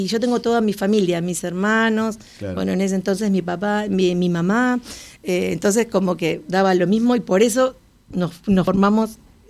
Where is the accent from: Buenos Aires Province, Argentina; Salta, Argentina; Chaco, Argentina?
Buenos Aires Province, Argentina; San Bernardo; also born or lived in San Clemente; No, yo nací en San Clemente y vivíamos en San Bernardo.